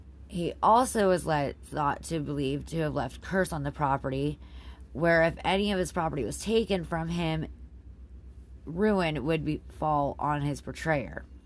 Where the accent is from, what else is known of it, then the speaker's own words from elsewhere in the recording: Pennsylvania, United States; For story number 4, we are going to my home state. The Hotel Bethlehem in Bethlehem, PA